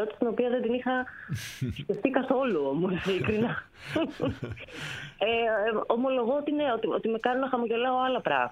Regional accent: Piraeus, Attica, Greece; Είμαι από τον Πειραιά.

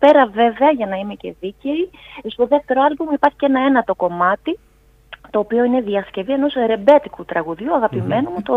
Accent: Drama, Eastern Macedonia and Thrace, Greece; Είχα την μεγάλη χαρά να το ηχογραφήσω στην πόλη μου, τη Δράμα, όπου και πέρασα αυτό το χρονικό διάστημα

